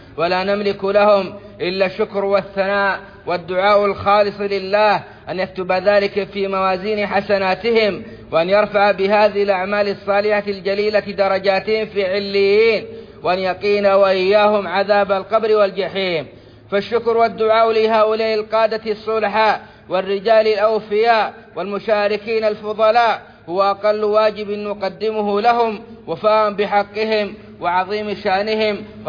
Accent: Saudi Arabia

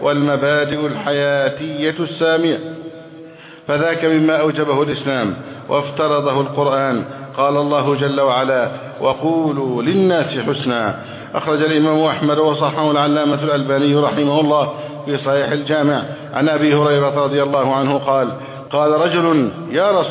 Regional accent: Egypt

